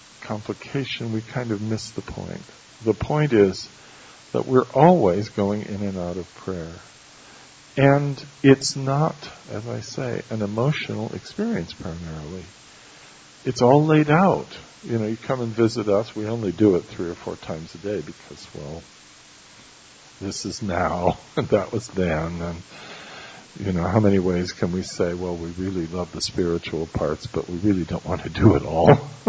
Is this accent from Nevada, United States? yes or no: yes; Las Vegas, Nevada, United States; We grew up in Las Vegas